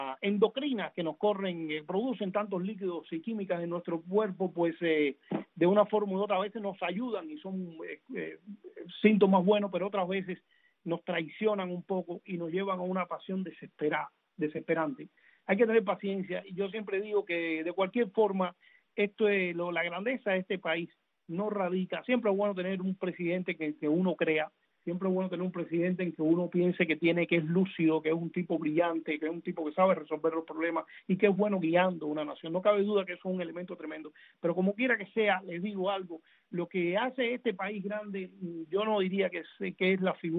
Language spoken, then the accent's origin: Spanish; Cuba; nosotros que venimos de Cuba